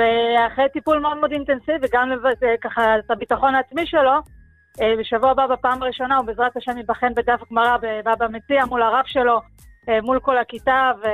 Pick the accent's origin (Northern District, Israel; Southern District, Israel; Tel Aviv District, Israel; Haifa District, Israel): Tel Aviv District, Israel; Bnei Brak; לא, זה מרגש, אני מבני ברק.